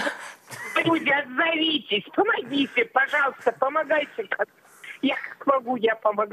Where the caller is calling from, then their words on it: Kharkiv, Kharkiv Oblast, Ukraine; Я звоню из Харькова. Я сказала, из Харькова звоню.